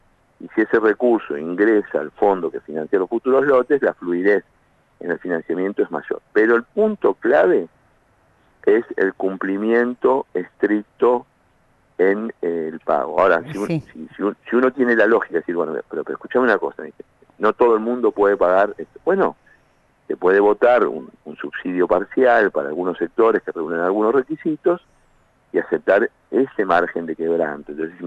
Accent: Avellaneda, Buenos Aires Province, Argentina; yo, Ferraresi, somos de Avellaneda, los dos, me conoce.

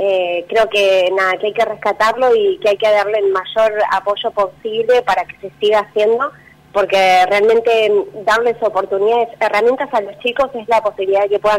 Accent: Tandil, Buenos Aires Province, Argentina; feliz de estar en Tandil porque yo soy de Tandil

